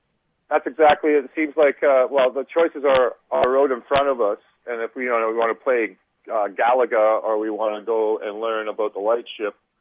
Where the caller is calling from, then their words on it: Calgary, Alberta, Canada; I'm calling from Calgary.